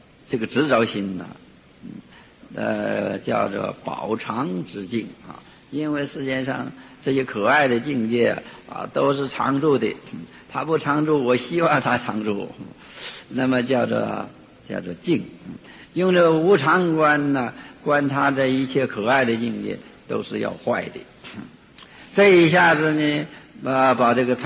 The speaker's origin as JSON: {"language": "Chinese", "country": "China", "said": "我们中国人呢，虽然是也有中国哲学，但是对这个恶始终还不是太明白。"}